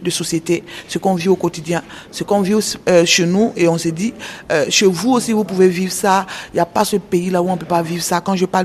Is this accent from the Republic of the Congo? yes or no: no; Ouagadougou, Centre, Burkina Faso; que j'ai joué au Sénaza, c'est-à-dire c'est une salle de spectacle chez nous à Ouagadougou.